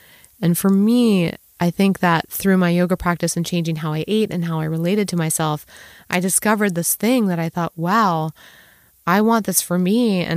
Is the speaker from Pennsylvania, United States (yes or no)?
no; Baltimore, Maryland, United States; They were much more academic. I grew up in Baltimore. I wasn't raised in a particularly entrepreneurial community.